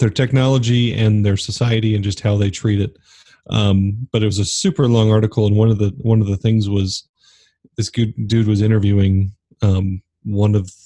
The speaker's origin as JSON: {"language": "English", "region": "Arizona", "country": "United States", "tie": "born or raised there", "said": "And I, growing up in Arizona, a vast majority of the yards in Arizona are gravel and desert landscape."}